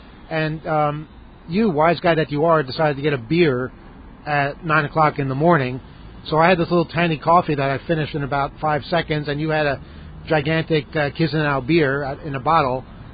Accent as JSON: {"language": "English", "region": "New York", "country": "United States", "said": "I just said I'm from New York, and you're from Seattle"}